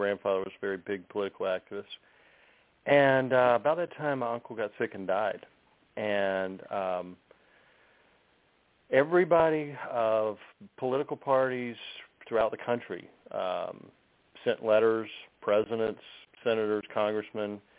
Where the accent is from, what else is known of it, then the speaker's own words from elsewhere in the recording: North Carolina, United States; I come from North Carolina.